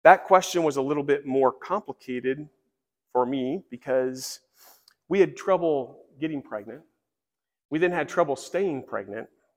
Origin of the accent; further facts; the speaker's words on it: Westerville, Ohio, United States; So I grew up here in Westerville, and interestingly enough, Ann is here today, and we went to Westerville South together in the late 80s.